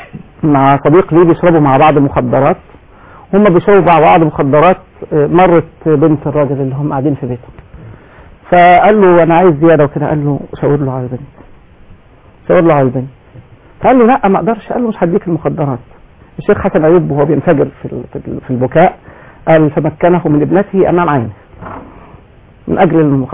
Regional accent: Askaros, Gharbia, Egypt; born there; فالمنطقه دي فيها بعض الناس يعني فيها وفيها خيرات كثيره وناس افاضل وانا مولود فيها اصلا

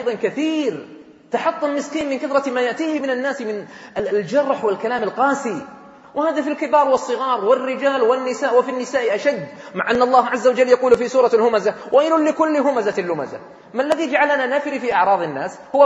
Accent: Riyadh, Riyadh Province, Saudi Arabia; يمكن أنتم في جدة الإبل عندكم قليلة، لكن احنا عندنا في الرياض كثيرة

